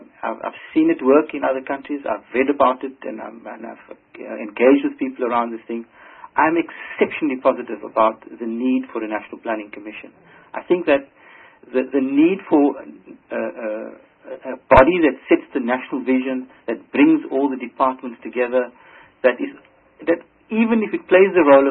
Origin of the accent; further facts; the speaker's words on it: South Africa; And that excites me as a South African.